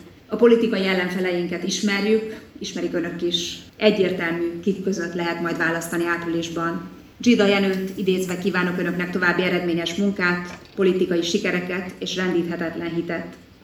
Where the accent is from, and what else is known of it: Hungary